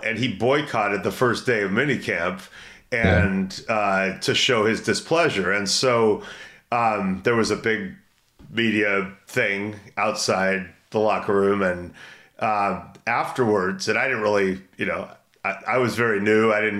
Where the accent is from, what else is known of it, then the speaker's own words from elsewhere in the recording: Brentwood, California, United States; I'm from Brentwood. We got double homicides.